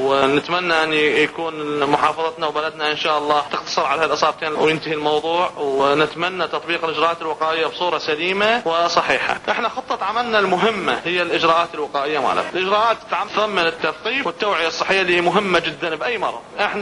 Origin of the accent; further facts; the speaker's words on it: Iraq; عندنا بالعراق ممنوع التعامل بالطيور الحية